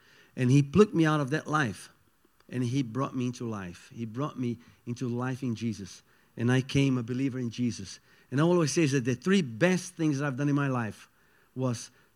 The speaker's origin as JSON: {"language": "English", "country": "Brazil", "second_language": "English", "said": "I come from Brazil, so Brazilians are like that, right?"}